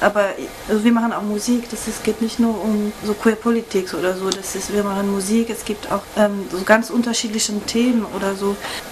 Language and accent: German; Switzerland; wenn man nach Österreich geht oder in die Schweiz, wo ich aufgewachsen bin